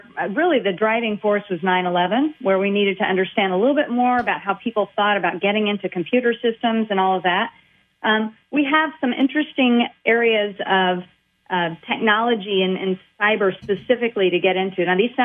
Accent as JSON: {"language": "English", "town": "Charleston", "region": "Illinois", "country": "United States", "tie": "born there", "said": "I was born in Charleston, Illinois, where Eastern Illinois University"}